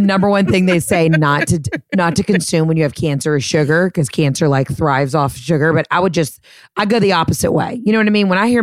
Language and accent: English; the South, United States; I'm from the South.